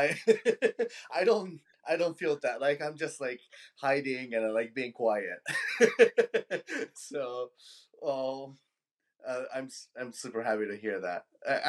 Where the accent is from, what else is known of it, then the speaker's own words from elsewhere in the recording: Hyogo, Japan; moved away as an adult; now in United States; Yes, I'm originally from Japan.